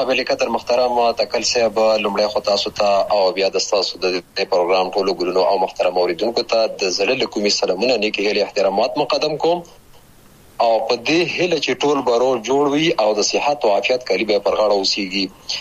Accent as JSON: {"language": "Pashto", "region": "Paktia", "country": "Afghanistan", "tie": "born there", "said": "هغه 1940 کال و چې زه په همدې ولسوالۍ کې پیدا شوم، د بابو خیلو نیمې ځای کې چې دا هم دغه تا هم جوار ولسوالۍ ده، د خکته پښتونخوا هغه ولسوالۍ چې د ډیورن کرخې سره جوخته"}